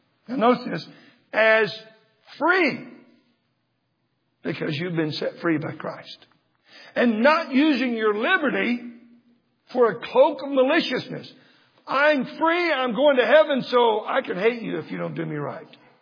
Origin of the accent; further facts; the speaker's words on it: Texas, United States; I'm from Texas. Most Texas people don't like approval for nothing.